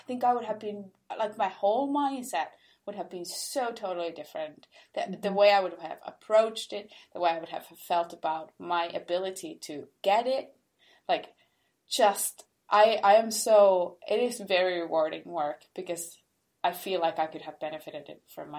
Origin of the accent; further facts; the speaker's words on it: Finland; I come from Finland, which the education is supposed to be like the top notch.